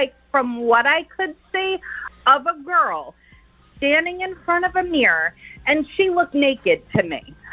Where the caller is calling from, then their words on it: Newport News, Virginia, United States; from Newport News.